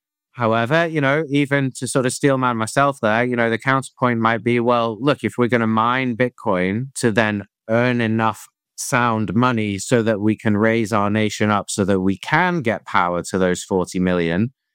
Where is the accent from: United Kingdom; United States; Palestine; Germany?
United Kingdom; as a Brit